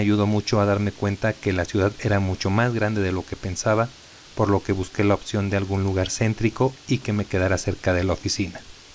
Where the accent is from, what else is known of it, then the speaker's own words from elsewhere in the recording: Bogotá, Colombia; moved away as an adult; now in Mexico City, Mexico; Soy originario de Bogotá, Colombia, y llegué a vivir a la Ciudad de México hace 8 años.